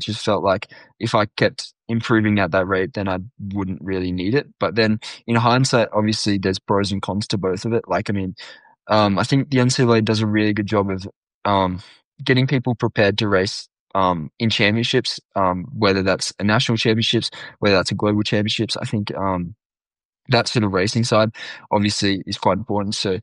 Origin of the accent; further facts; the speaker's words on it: Australia; Oh, we're all Australians